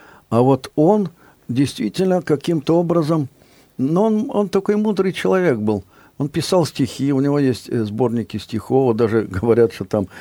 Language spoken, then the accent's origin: Russian; Ukraine; Кроме того, я ведь тоже с Украины